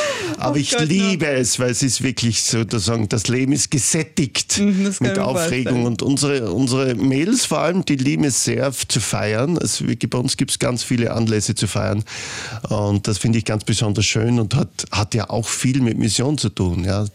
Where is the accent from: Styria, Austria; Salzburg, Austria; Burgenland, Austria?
Styria, Austria; Aber ich komme ja aus der Oststeiermark und dann hat man sich jeden Sonntag sozusagen auf das Parkhändl gefreut.